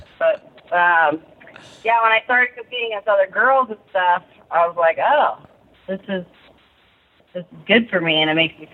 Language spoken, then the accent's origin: English; El Cajon, California, United States; I grew up in San Diego County. So El Cajon is where I started wrestling at Valhalla High School.